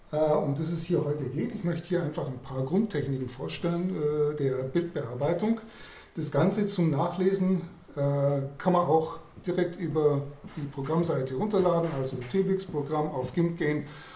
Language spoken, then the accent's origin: German; Augsburg, Bavaria, Germany; ich komme aus Augsburg, bin da in der Linux User Group aktiv tätig